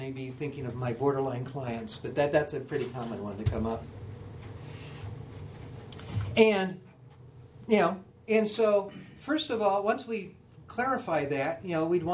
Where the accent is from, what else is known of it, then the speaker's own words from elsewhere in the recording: Deep South, United States; So I grew up in the Deep South back in the days of segregation.